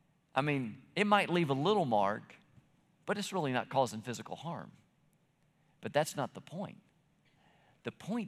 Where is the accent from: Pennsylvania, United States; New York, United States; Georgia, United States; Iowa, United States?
Georgia, United States; McDonough; because we're from Georgia and that just doesn't happen around here. When you're walking down the street in McDonough, there's seven people, not 700,000 of them.